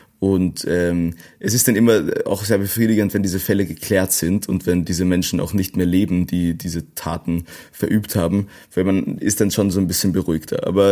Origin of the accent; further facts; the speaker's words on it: Vienna, Austria; ich tatsächlich sehr, sehr, sehr ein Stadtkind bin und wirklich, ich bin Wiener, also bin in Wien aufgewachsen, in Wien zur Schule gegangen, in Wien geboren und war wirklich immer nur in Wien.